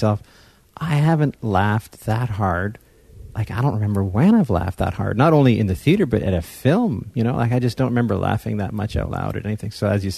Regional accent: Montreal, Quebec, Canada; also born or lived in Winnipeg; I grew up in Montreal, lived in Winnipeg for several years.

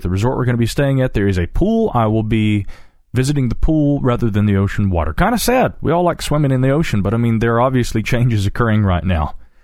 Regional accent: North Carolina, United States; North Carolina, my home state, has been no stranger to reports of this kind.

